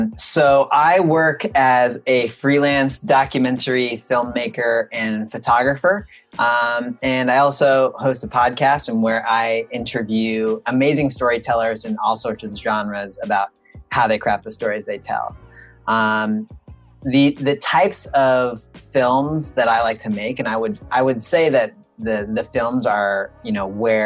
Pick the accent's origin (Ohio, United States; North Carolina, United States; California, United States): California, United States; wildfire crises we've been having here in my hometown in Northern California.